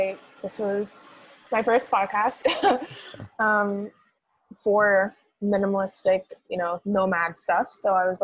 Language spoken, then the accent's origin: English; Bellingham, Washington, United States; I'm from Bellingham. It's 30 minutes away.